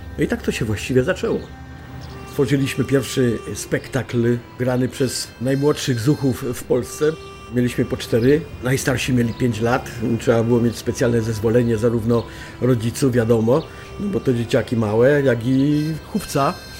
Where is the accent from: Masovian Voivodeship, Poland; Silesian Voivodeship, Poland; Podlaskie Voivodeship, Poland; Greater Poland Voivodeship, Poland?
Silesian Voivodeship, Poland; Rybnik; accent: Silesian; bo było to w Rybniku na Śląsku. Urodziłem się właśnie w Rybniku. Zawsze będę Ślązakiem.